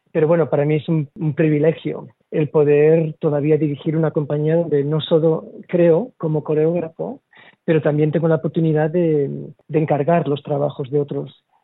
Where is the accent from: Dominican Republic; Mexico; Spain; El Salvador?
Spain; Barcelona, Catalonia; born there; moved away; also born or lived in London, United Kingdom; empezamos una gira en Barcelona, donde está mi familia y donde yo nací. De Barcelona nos fuimos a Londres, donde yo viví 20 años